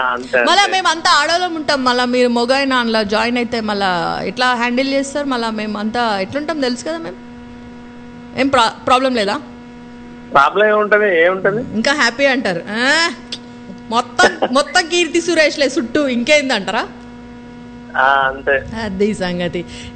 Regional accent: Hyderabad, Telangana, India; మీ హైదరాబాద్ లా కాదు, మన హైదరాబాద్, మాది కూడా హైదరాబాద్.

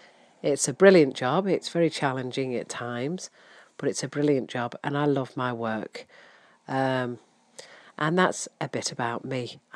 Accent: Newcastle-under-Lyme, West Midlands, United Kingdom; My husband comes from Northern Ireland. I come from Newcastle-under-Lyme, and that is where we both live now.

